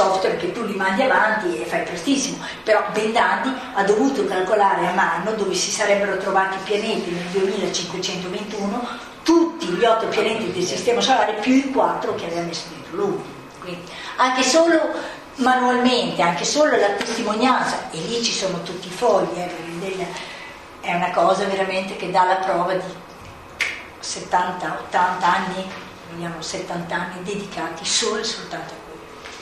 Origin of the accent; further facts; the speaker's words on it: Bologna, Emilia-Romagna, Italy; now in Faenza, Italy; Io sono di Bologna, io mi sono laureata in fisica a Bologna, poi ho conosciuto mio marito, ho sposato un faentino, sono venuta a abitare a Faenza.